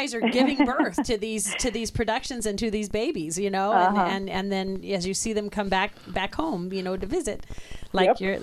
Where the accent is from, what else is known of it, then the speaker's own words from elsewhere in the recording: San Diego, California, United States; and I'm from San Diego, and I've been very spoiled having, you know, the Old Globe and uh-huh.